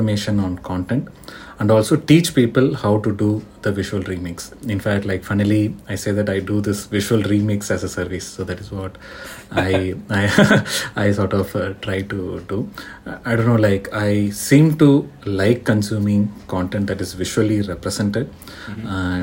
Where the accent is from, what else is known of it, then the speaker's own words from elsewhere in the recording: India; I'm from India.